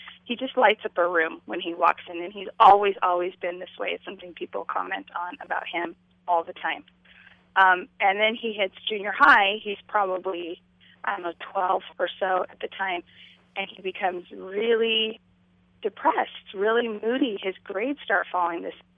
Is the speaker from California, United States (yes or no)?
yes; California, United States; Well, my husband and I both grew up super devout, conservative LDS. I grew up in California.